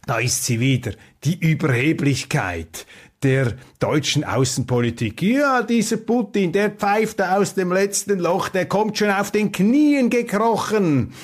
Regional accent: Switzerland; Ich meine, ich falle hier als Schweizer aus der Rolle, wenn man immer wieder den Deutschen sich da so handgreiflich einmischt

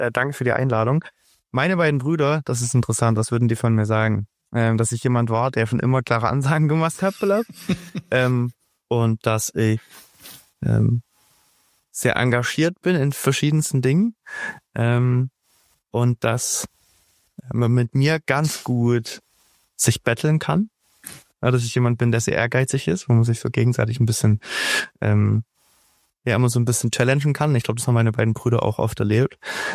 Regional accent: Großrückerswalde, Saxony, Germany; also born or lived in Annaberg-Buchholz; Geboren bin ich nicht direkt da, ich bin in Annaberg-Buchholz geboren. Das liegt zunächst, die nächstgrößere Stadt, liegt so 20 Minuten weg. Aber ich bin aufgewachsen und war, bis ich 20 Jahre alt war, in Großrückerswalde.

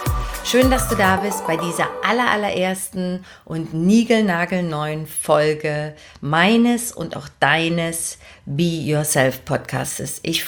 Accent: Dresden, Saxony, Germany; also born or lived in Leipzig; Ich bin ein Ostmädel der 80er und darauf bin ich tierisch stolz. Ich bin in Leipzig geboren und bin 1980 pünktlich zu meiner Einschulung mit meinen Eltern ins wunderschöne Elbflorenz nach Dresden gezogen.

